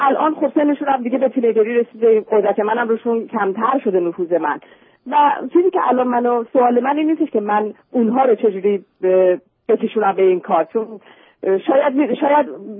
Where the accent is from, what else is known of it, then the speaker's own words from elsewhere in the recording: Iran; moved away as an adult; now in United States; من امریکا 2 سالم هست که ما از ایران به امریکا مهاجرت کردیم